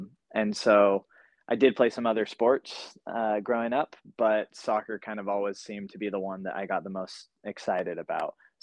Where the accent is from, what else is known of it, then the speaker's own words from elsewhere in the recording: Washington, United States; moved away; also born or lived in Southern California; That came in part with a move from the Northwest, where I grew up in Central Washington, down to Southern California, just outside of LA.